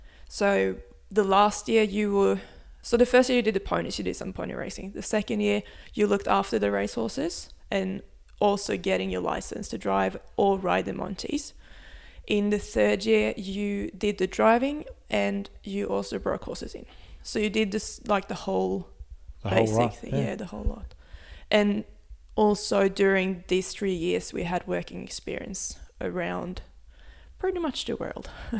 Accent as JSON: {"language": "English", "town": "Östersund", "region": "Jämtland", "country": "Sweden", "tie": "born or raised there", "second_language": "English", "said": "It's called Östersund. So it's like five hours north of Stockholm."}